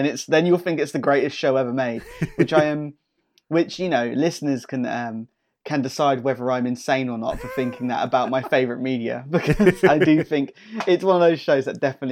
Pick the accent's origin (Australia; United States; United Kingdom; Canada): United Kingdom; as a British person from outwardly looking into the US